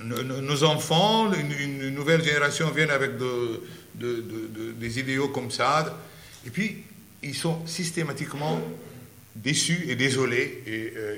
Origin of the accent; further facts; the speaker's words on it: Zgharta, North Governorate, Lebanon; moi, je suis de Zgharta, une ville chrétienne.